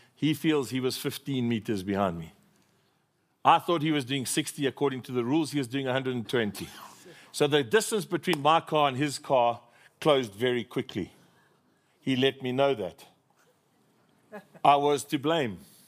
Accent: England, United Kingdom; I'm English, he's Afrikaans. I'm charismatic, he's conservative.

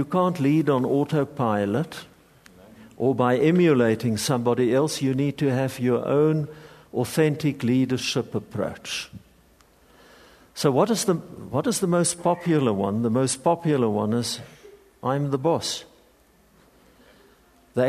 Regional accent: Bultfontein, Free State, South Africa; So I grew up in the Free State Platteland in a little dorp called Bultfontein.

